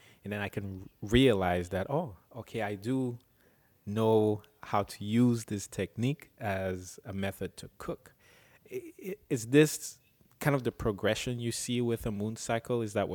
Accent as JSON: {"language": "English", "country": "Cameroon", "tie": "born or raised there", "said": "I came across a friend of mine who I grew up in back in Cameroon"}